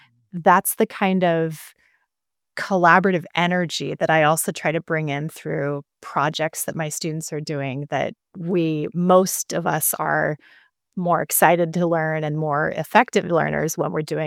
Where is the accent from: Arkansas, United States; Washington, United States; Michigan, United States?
Washington, United States; Spokane; I grew up in Spokane, and John Hagney at Lewis and Clark High School, and I was there, taught a course